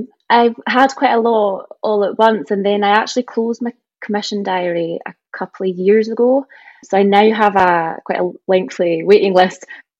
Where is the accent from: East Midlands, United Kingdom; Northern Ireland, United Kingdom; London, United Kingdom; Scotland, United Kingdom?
Scotland, United Kingdom; Thurso; moved away as an adult; I grew up here in Thurso and then couldn't wait to get away. I remember being a teenager just itching to get away from Thurso, and so went off to study in Edinburgh